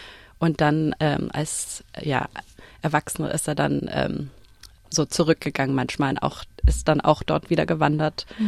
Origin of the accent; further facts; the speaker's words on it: Melbourne, Victoria, Australia; first language English; German is a second language; ich bin hier in Melbourne aufgewachsen und habe Deutsch in der Schule gelernt. Mein Großvater hat nie Deutsch mit meiner Mutter gesprochen, deswegen hatten wir nur Englisch zu Hause, obwohl er aus Wien war.